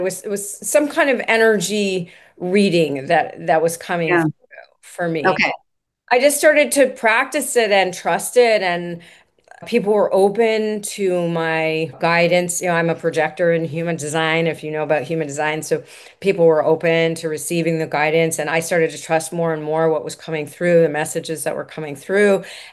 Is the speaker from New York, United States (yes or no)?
no; Washington, District of Columbia, United States; as in addition to how I was raised in Washington, D.C., very socially conscious